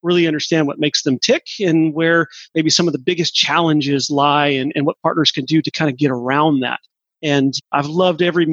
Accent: Seattle, Washington, United States; I was in that channel for an extended period of time, but for the most part, I was raised in Seattle.

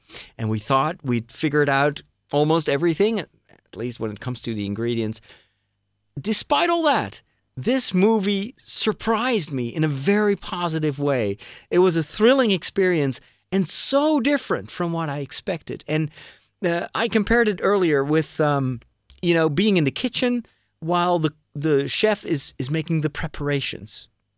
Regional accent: Amersfoort, Utrecht, Netherlands; English is a second language; That's when I saw the movie in this brand new movie theater here in my hometown, Amersfoort, in the Netherlands, in a beautiful setting.

